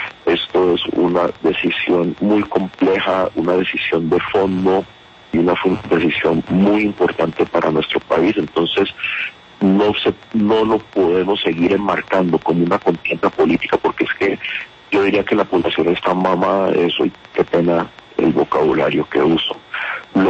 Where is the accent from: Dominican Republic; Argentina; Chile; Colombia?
Colombia; como colombiano